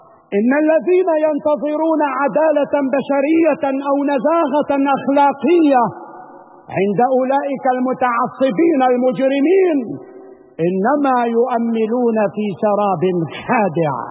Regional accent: Syria; فنحن كسوريين واجب علينا أن نكون يقظين وحذرين.

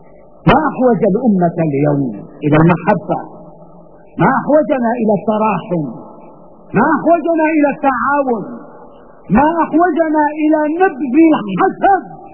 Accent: Syria; أي تكرمة لنا كسوريين بعد هذه التكرمة؟

